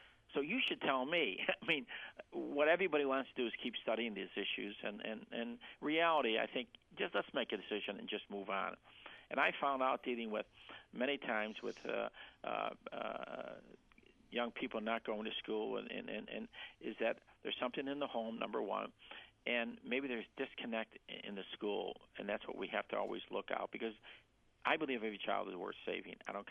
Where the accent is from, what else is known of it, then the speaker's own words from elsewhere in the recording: United States; You know, we grew up in the United States, and the world is moving quicker.